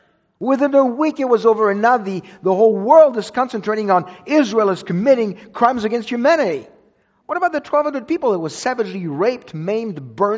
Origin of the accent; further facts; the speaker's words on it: Paris, Île-de-France, France; 2023, Paris, where I'm from. You thought I was from Texas, I know. I'm from Paris.